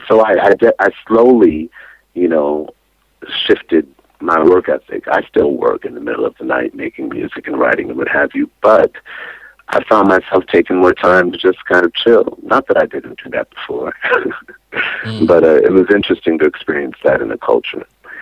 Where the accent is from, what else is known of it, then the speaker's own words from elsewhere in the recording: United States; It's been important for me as an American to step outside of America in order to gain broader perspective